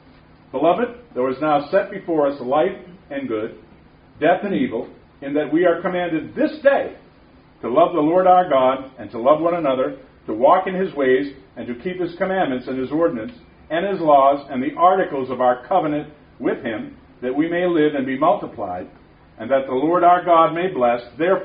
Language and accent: English; Massachusetts, United States; also born or lived in New Hampshire; Well, I'm not from New York. I was born in Massachusetts. I confess that, but I have dual citizenship between Massachusetts and New Hampshire. Half and half of growing up.